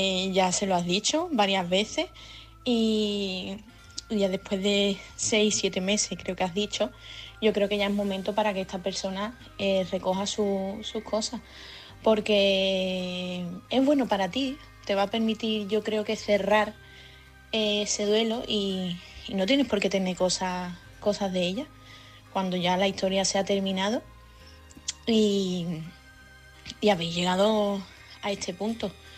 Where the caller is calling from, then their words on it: Seville, Andalusia, Spain; corresponsal de Sevilla